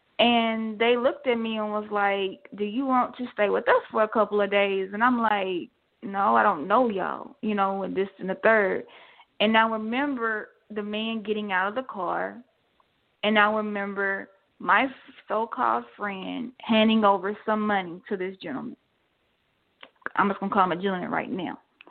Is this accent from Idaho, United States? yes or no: no; Chicago, Illinois, United States; because I came literally from Chicago, and I had a mouth like it was no other.